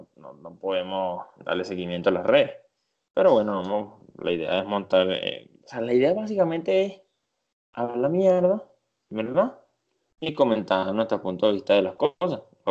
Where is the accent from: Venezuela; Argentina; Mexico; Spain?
Venezuela; Es como que cuando ahorita nosotros los venezolanos somos los chinos. Nosotros en Venezuela